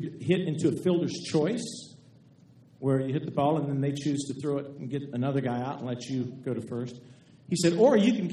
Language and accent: English; Lakeland, United States; I grew up in Lakeland and went to grade school and then middle school and high school in Lakeland.